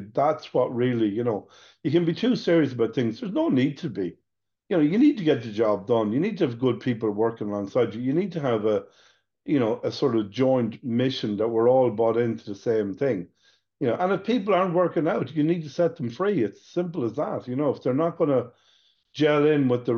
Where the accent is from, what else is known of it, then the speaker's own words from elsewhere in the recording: Sligo, Connacht, Ireland; So I was born in Sligo, the youngest of 10 children, and very happy childhood, you know, went to Summerhill College.